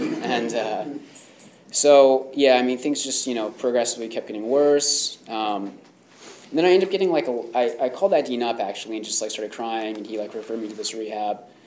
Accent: Hollister, California, United States; I grew up in Hollister, California, and there was a predominant Latino gang there that I hung out

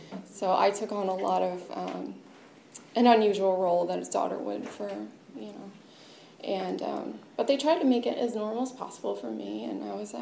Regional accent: Petaluma, California, United States; I'm from Sonoma County. I'm from Petaluma. I'm an only child.

